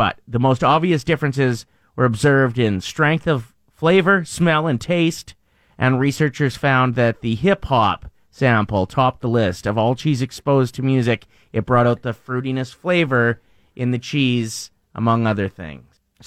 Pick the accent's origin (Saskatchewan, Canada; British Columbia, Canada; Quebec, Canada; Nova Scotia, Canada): Saskatchewan, Canada; Maidstone; I lived about 2 kilometers out of my hometown, Maidstone, and so my buddies could, like, bike out during